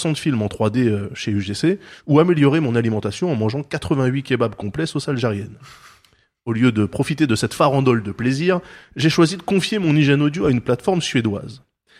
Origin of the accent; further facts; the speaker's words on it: United States; parce que je suis un américain.